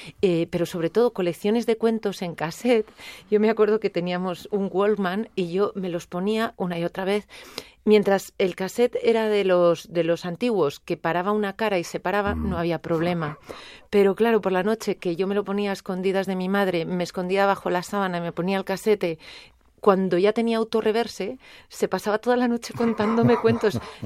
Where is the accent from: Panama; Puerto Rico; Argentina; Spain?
Spain; Madrid, Community of Madrid; now in Guadalajara, Spain; A ver, yo soy madrileña de carné, pero soy guadalajara de sentimiento, soy de Guadalajara de sentimiento, de corazón, de adopción